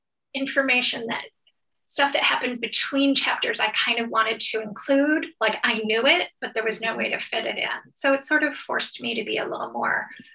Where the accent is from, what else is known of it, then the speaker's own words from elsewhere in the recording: Michigan, United States; Well, I grew up in Michigan and we always went on vacation in or near Boyne City.